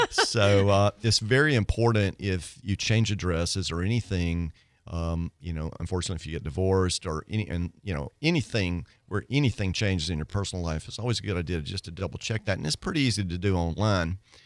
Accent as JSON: {"language": "English", "region": "Mississippi", "country": "United States", "said": "I'm originally from Mississippi."}